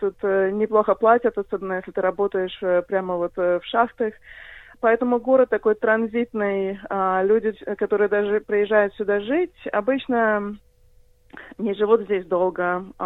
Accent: Belarus; also born or lived in United States; now in Australia; я в Австралию приехала в 2008-м. До этого я жила в Америке, я из Белоруссии сама. Из Белоруссии моя семья эмигрировала в 93-м, то есть почти сразу после развала. Я в Америке прожила примерно 14 лет

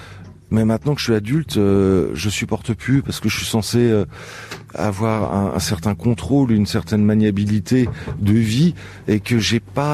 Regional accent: France; en tant que Français

